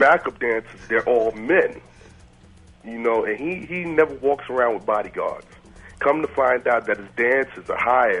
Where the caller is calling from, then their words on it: Bronx, New York, United States; Bronx, New York.